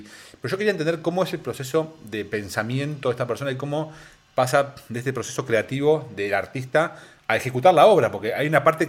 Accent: Argentina; siendo argentino

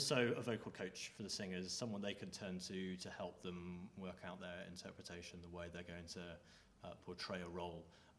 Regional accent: South West England, United Kingdom; now in Scotland, United Kingdom; I'm the Scottish Opera Emerging Artist Repetiteur, 22 years old, and I come from Devon. So I've just moved to Scotland from the south.

